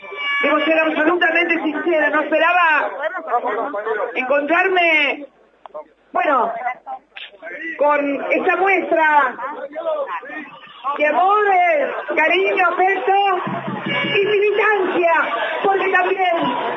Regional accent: Buenos Aires, Argentina; porque no se olviden que yo soy de Cardado, nomás, cerquita de La Plata

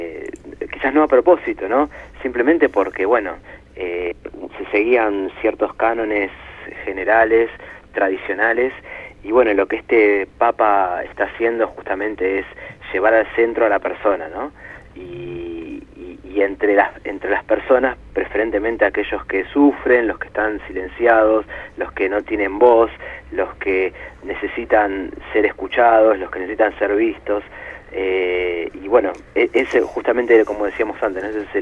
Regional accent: Argentina; como argentinos tenemos que reconocernos hermanados en nuestros hermanos latinoamericanos

